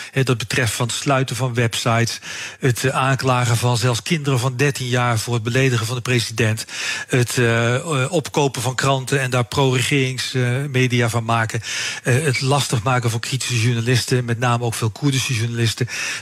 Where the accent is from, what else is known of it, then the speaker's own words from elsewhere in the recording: Turkey; Dutch is a second language; als je als Turk voor een paar weken bij familie op bezoek wilt in Duitsland of in Nederland